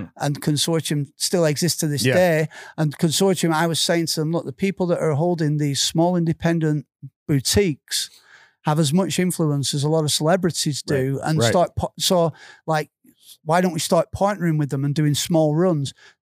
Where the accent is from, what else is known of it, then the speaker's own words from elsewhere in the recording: Darwen, North West England, United Kingdom; I was born in Bull Hill Hospital in Darwin in 1969.